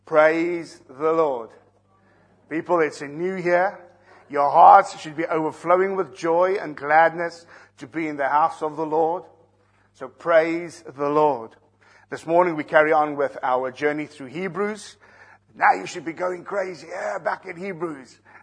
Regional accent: South Africa; I'm South African, so I can use that as an excuse.

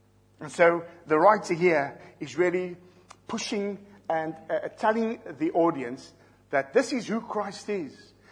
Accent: South Africa; accent: South African; I'm going to speak slowly with my South African accent

